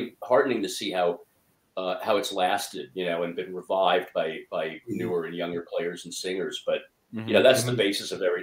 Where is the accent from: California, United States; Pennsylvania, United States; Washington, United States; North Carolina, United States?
California, United States; Los Angeles; also born or lived in New York; Yeah, when I was growing up, we're from New York, but we moved to L.A. when I was a kid, and Los Angeles television in the 70s.